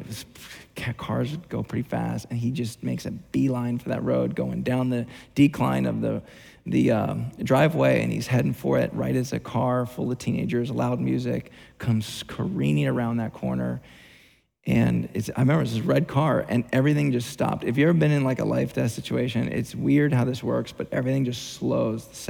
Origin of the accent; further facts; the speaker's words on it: New Jersey, United States; My dad, we grew up in New Jersey. I lived in South Jersey, and my siblings, my two other siblings